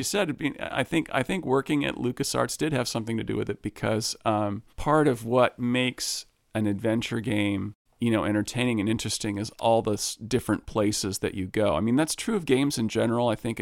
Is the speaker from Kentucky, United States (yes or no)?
yes; Kentucky, United States; also born or lived in Switzerland; I mean, I was born in the States, but we very quickly moved to Switzerland, and I grew up or spent a few years as a young kid in Switzerland, and there was a certain kind of European influence there. And then we moved from there to Kentucky